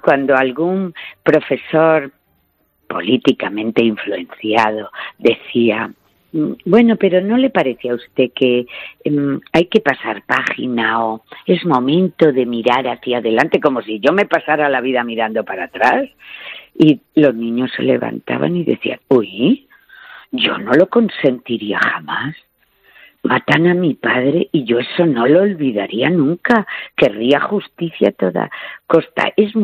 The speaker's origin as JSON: {"language": "Spanish", "town": "Madrid", "region": "Community of Madrid", "country": "Spain", "said": "Yo soy una mujer de Madrid"}